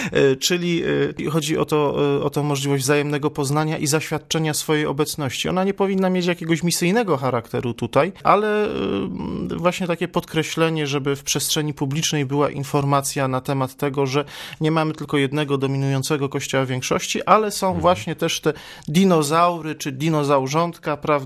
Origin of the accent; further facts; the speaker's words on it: Odolanów, Greater Poland Voivodeship, Poland; Ja pochodzę z małej miejscowości w południowej Wielkopolsce, z Odolanowa dokładnie. I zawsze byłem skonfrontowany jako ewangelik z urodzenia z moimi rzymskokatolickimi rówieśnikami.